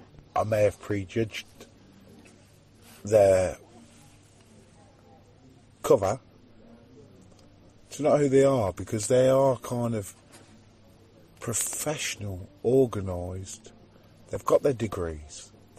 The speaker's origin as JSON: {"language": "English", "region": "Wales", "country": "United Kingdom", "said": "I'm Welsh, you know … and, you know, I want to be proud to be Welsh, and I am"}